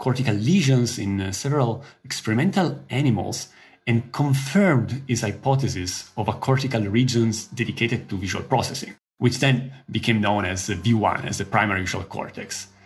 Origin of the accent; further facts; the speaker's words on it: Italy; just a couple of hours driving from the town where I grew up in Italy.